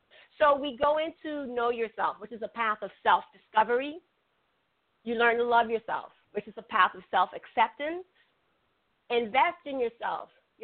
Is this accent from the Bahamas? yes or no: yes; Bahamas; also born or lived in Spain / Italy / Japan / Puerto Rico; now in Hawaii, United States; And of course, I'm from the Bahamas, and then I'm here in Hawaii.